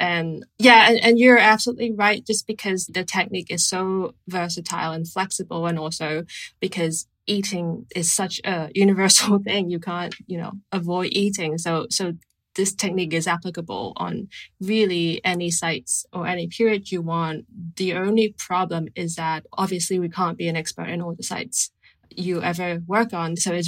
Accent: Hong Kong; because I'm from Hong Kong

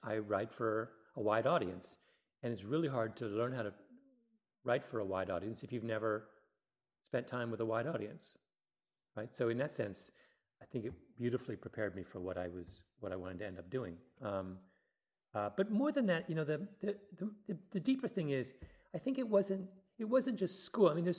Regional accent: Elmira, New York, United States; I think one of the lessons I learned from growing up in Elmira was

